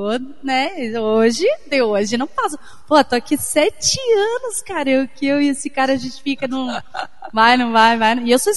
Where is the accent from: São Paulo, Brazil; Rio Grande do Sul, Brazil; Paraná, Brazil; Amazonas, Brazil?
Paraná, Brazil; Maringá; born there; eu nasci em Maringá e a gente se conheceu em Curitiba, né?